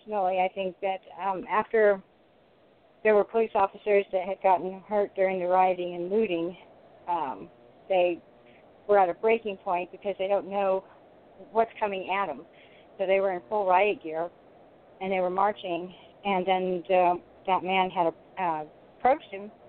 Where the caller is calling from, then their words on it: California, United States; Hello. I'm calling from Southern California.